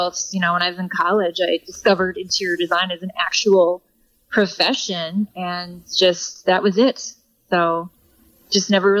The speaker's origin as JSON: {"language": "English", "town": "Belleville", "region": "Illinois", "country": "United States", "tie": "born or raised there", "lives_now": "Chicago, United States", "said": "Yeah, I grew up in Belleville."}